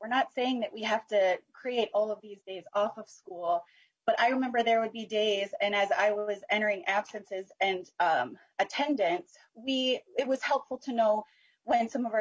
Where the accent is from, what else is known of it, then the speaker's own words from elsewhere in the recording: Green Bay, Wisconsin, United States; I was raised Jewish in Green Bay, Wisconsin, where there are not a lot of Jewish kids.